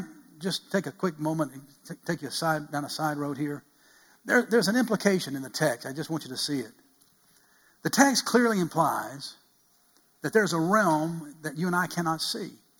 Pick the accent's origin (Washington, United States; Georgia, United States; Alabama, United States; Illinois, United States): Georgia, United States; Atlanta; born there; I grew up in the country, but I was born in the city. October the 25th, 1953, I was born in Crawford Long Hospital in Atlanta, Georgia.